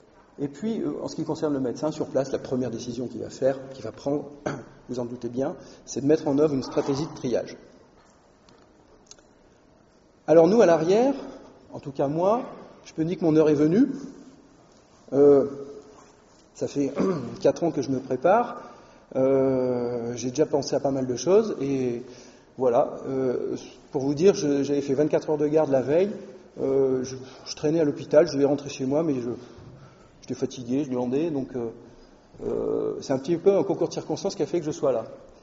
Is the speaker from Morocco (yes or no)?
no; France; chez nous en France